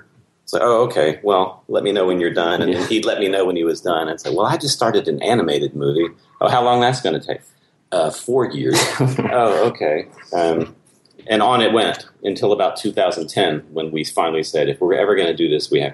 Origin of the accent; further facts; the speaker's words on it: Louisiana, United States; moved away as an adult; Well, Wayne, we're both from Louisiana.